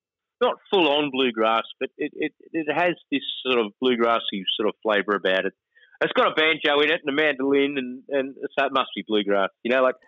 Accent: Brisbane, Queensland, Australia; because I'm from Brisbane here

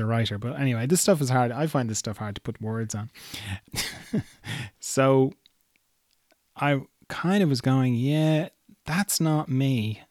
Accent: Ireland; also born or lived in Australia; when I lived in Australia, I was like 20-25% more interesting just because I was from Ireland. People would say, oh, I love your accent.

